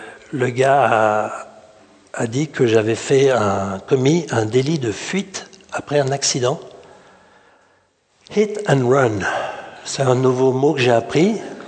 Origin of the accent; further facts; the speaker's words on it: France; accent: French; Je ne sais pas si elle était sensible au charme de mon accent français...